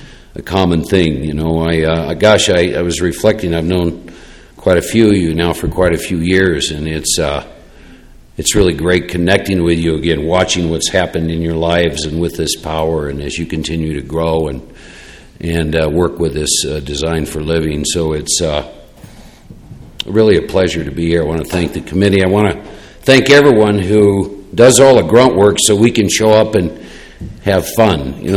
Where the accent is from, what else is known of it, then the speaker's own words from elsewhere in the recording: Iowa, United States; born and raised in Iowa and one of four boys, and I picked up a drink when I was 16